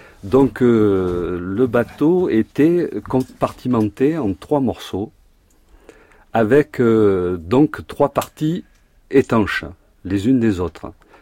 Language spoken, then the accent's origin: French; Bordeaux, Nouvelle-Aquitaine, France; born there; Je suis né à Bordeaux.